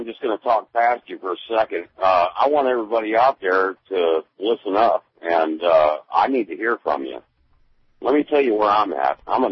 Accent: Georgia, United States; There's some boys there with Georgia tags, and I stopped and I talked to them because I'm from Georgia, you know

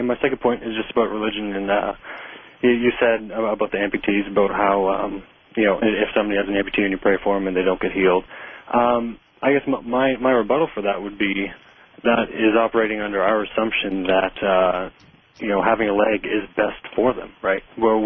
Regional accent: Canada; I guess you consider me bipartisan in this issue as a Canadian

